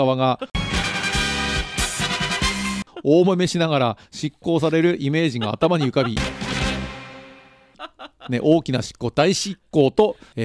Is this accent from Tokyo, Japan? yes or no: no; Ayukawa, Miyagi, Japan; 私は女川町と同じ牡鹿半島の鮎川で生まれ育ちました、お隣ですね